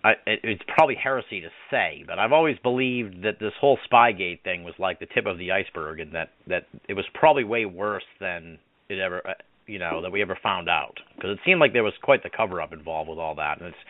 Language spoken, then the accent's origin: English; New England, United States; But and because I'm from the New England area, I've actually probably, like, not looked into it enough because I don't want to know.